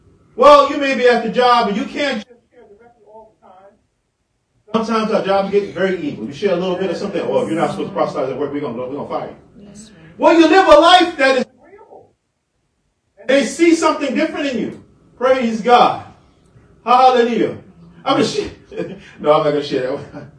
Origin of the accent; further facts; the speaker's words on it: New York, United States; I grew up in the South Bronx, 183rd Street, South Boulevard, Freeman Street, West Palm Street.